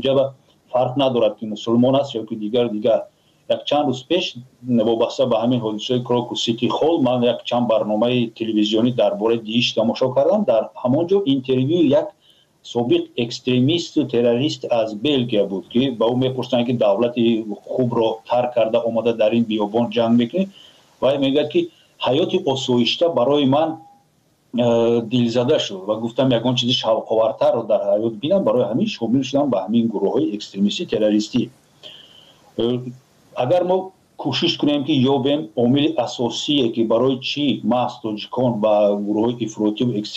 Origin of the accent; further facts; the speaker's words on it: Tajikistan; یگان فیلم تاریخی که فخر کنند تاجیکان که ما تاجیک هستیم نداریم